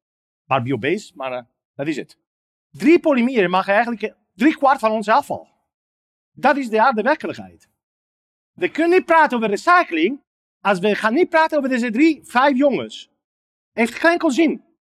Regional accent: Italy; accent: Italian; Dutch is a second language; Ik ben geen Nederlander. Ik heb nog steeds Italiaans accent in mijn Nederland

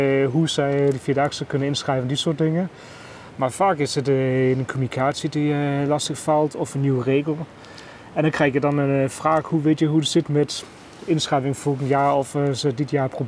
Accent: Denmark; now in Netherlands; Nee, ik kom uit Denemarken.

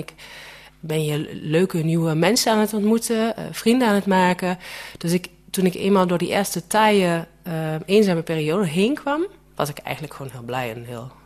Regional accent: Germany; Dutch is a second language; moved away as an adult; now in Netherlands; ik ben dus opgegroeid in Duitsland, dat hoor je.

